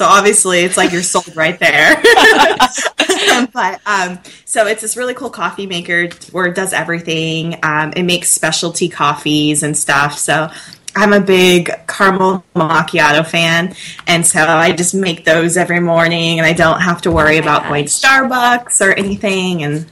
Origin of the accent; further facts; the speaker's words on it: Oregon, United States; You know, I'm not a Seattle native. I'm from Oregon.